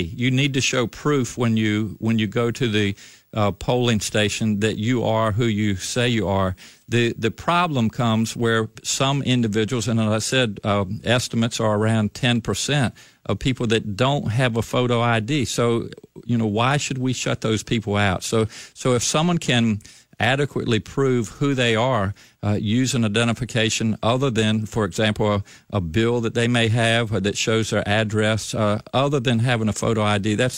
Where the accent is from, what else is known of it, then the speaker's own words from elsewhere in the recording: Maryland, United States; I grew up hunting on the Eastern Shore.